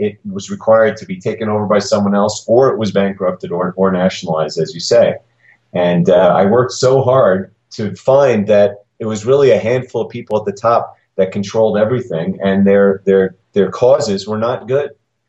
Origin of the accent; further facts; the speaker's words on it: New York, United States; Right. Well, I'm from New York.